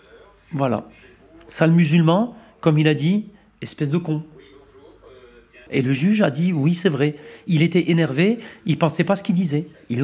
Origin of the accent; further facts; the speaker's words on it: Forbach, Grand Est, France; born there; Et moi, je suis né à Forbach.